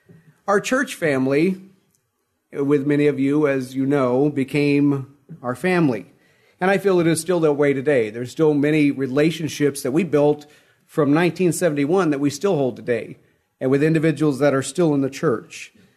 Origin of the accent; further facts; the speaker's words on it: Midwest, United States; I grew up in the Midwest. And Lake of the Ozarks was our assigned site